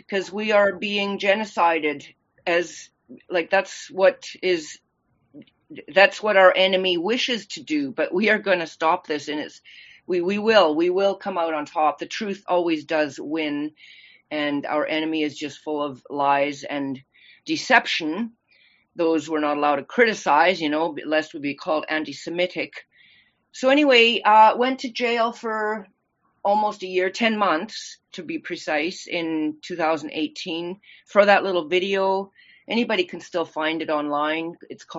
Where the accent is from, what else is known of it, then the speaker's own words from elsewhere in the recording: Canada; we're all Canadian. We grew up in Canada, but he reverse migrated. Our parents came over from Germany in the 50s, then had their family here in Canada.